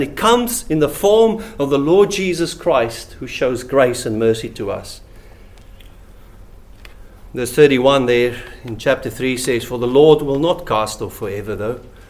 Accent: South Africa; may I be as direct as only a South African can be?

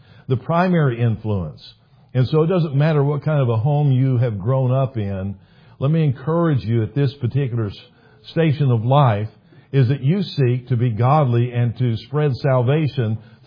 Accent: Manitoba, Canada; also born or lived in United States; I say, from southern Manitoba. And then they say, no. I say that I was born in the United States, but I'm a Canadian by choice. And so we have lived here all this time. This Manitoba's home.

